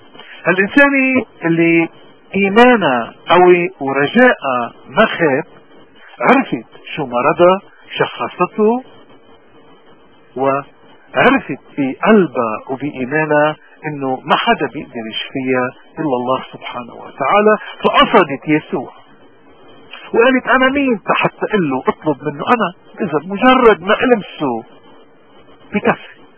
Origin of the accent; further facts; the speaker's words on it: Lebanon; نحن كلبنانية نحن اليوم عم نمر، نحن وطننا بنزف مستمر